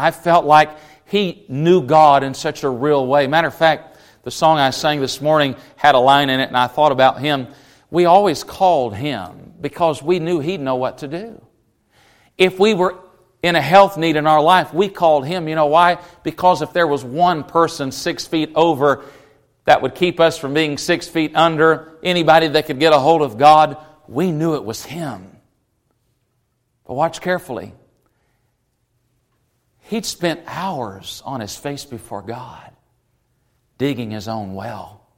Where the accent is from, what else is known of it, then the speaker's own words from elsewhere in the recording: Tennessee, United States; now I'm from East Tennessee and I could slang with the best slangers.